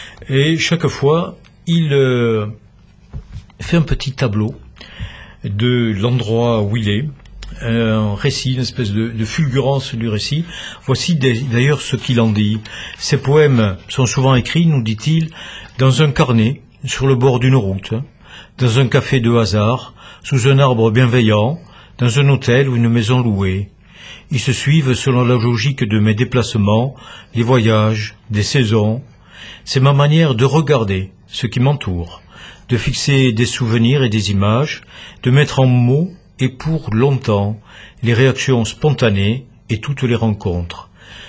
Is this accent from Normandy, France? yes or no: no; Le Mas-d'Azil, Occitanie, France; born there; Je suis né au Mas d'Asile, c'est pas très loin du Mas d'Asile.